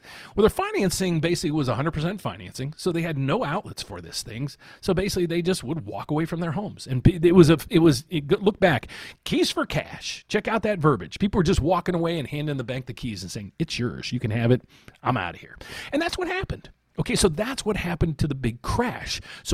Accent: West Virginia, United States; also born or lived in Illinois; now in St. Charles, United States; I'm originally from West Virginia. I moved to one part of Illinois, and then I moved to St. Charles about 25 years ago

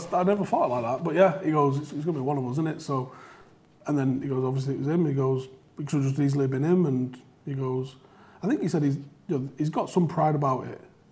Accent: England, United Kingdom; just because I'm fucking English doesn't mean I have to support the England national team.

